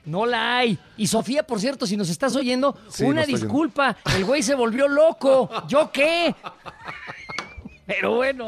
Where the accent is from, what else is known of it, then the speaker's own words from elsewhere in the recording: Mexico; Y le dije, es que soy mexicano.